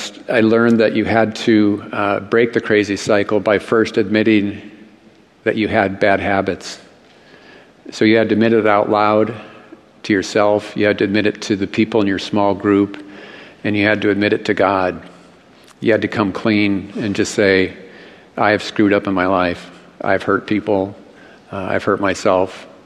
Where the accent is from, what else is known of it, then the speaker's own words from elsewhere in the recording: Minnesota, United States; my favorite team is the Vikings because I grew up in Minnesota.